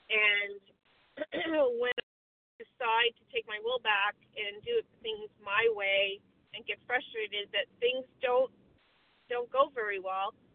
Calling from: Vermont, United States; Good morning. … calling in from Vermont.

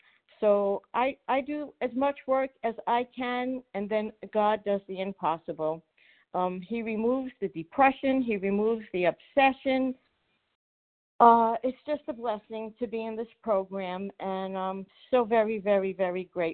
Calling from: Florida, United States; I'm calling from Florida.

